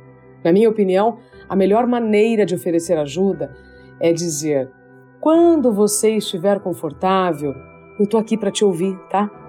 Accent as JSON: {"language": "Portuguese", "region": "Paraná", "country": "Brazil", "tie": "born or raised there", "said": "Quando chegou no Paraná, que é o meu estado natal, eu travei."}